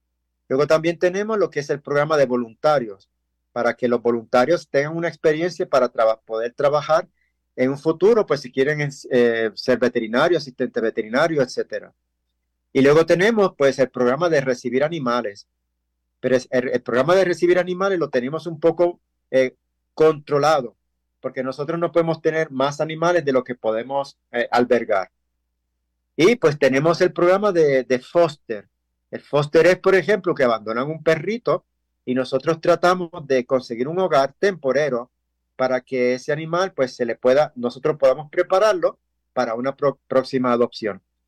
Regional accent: Puerto Rico; also born or lived in Madrid, Spain; Sí, yo soy puertorriqueño. ¿Sí? Lo que pasa es que viví muchos años en España.

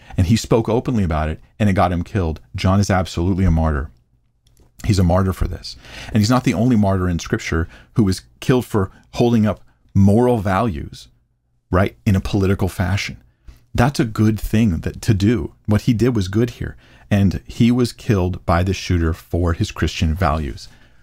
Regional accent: United States; even political leaders in our own country, as an American, calling for political violence

